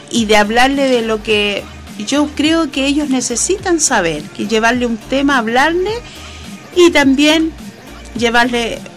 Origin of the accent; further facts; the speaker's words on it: Chile; si somos capaces los chilenos de traer otra fiesta y celebrarla